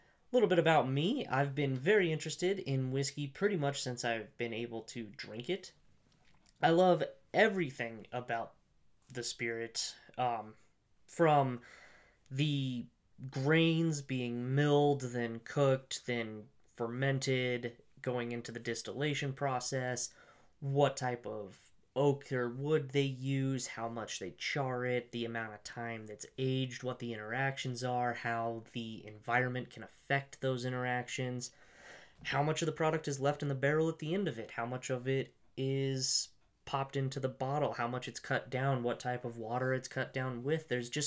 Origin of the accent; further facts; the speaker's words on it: Colorado, United States; Born and raised in Colorado, absolutely love this state